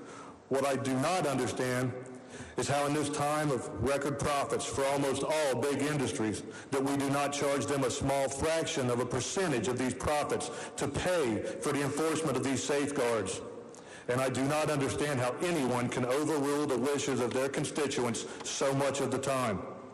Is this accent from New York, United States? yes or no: no; West Virginia, United States; I was born and raised in West Virginia. My family, as far back as I know, is from West Virginia.